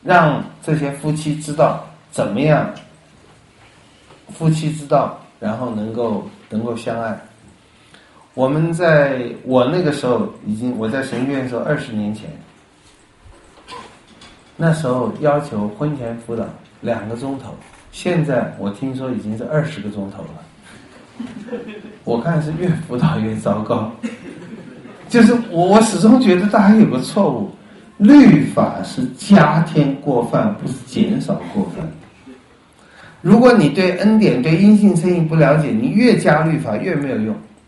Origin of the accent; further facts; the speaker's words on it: Taiwan; 我从台湾来，你可能把我当小孩